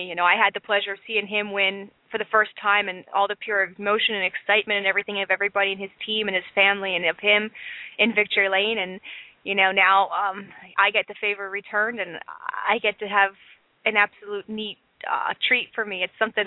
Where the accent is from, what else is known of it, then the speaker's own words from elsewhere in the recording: Pottstown, Pennsylvania, United States; right here in my hometown, 5 minutes from my house in Pottstown.